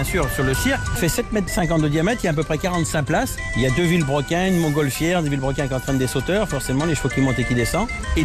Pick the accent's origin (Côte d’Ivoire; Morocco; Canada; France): France; Bourgogne-Franche-Comté; Moi je suis originaire du Jura